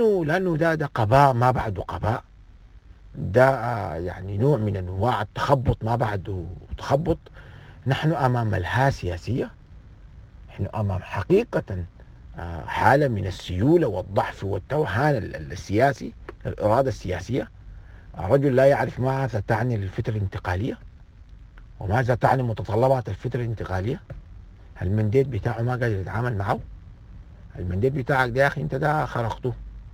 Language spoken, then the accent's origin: Arabic; Sudan; انا عندي كل الادوات كسوداني، كدولة سودانية